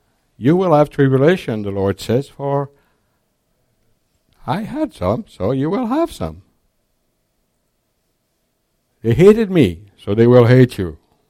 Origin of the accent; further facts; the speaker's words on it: France; I couldn't believe that when I came from France to have hot water and milk.